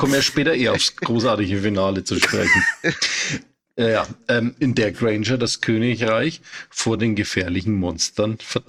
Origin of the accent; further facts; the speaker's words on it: Hof, Bavaria, Germany; ich habe bei mir in meiner Heimatstadt gibt es ja die Internationalen Hofer Filmtage